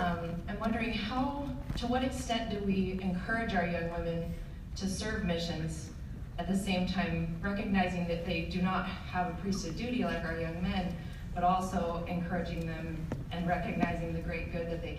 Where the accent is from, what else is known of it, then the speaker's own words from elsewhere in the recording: Queen Creek, Arizona, United States; I'm from Queen Creek, Arizona.